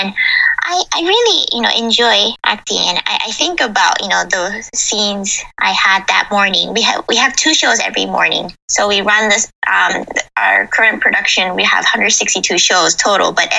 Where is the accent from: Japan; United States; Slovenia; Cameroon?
Japan; I grew up in Japan, but my mom loves Hollywood movies and she would always, you know, watch them.